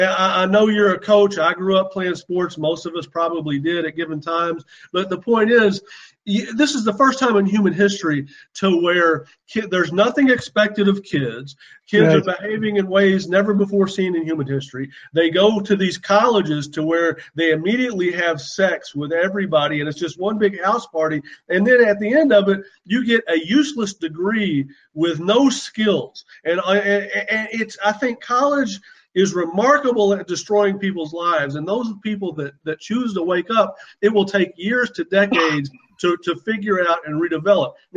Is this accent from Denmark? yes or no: no; Kentucky, United States; I am 48 years old. I grew up in Eastern Kentucky.